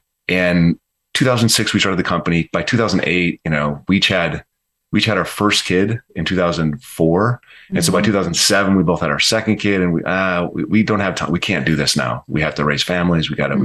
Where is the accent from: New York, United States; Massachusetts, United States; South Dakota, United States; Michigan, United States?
South Dakota, United States; Rapid City; So we grew up in Rapid City, South Dakota.